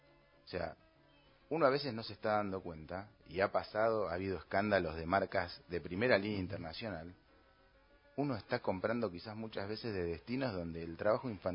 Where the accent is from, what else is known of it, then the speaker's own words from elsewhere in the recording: Buenos Aires Province, Argentina; O sea, yo soy fabricante argentino, bonaerense de acero, ¿sí?